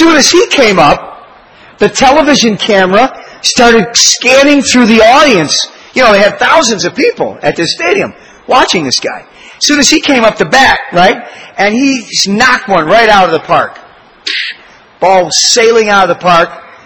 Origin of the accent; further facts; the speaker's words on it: Michigan, United States; hey, I'm from Michigan. I used to root for Michigan.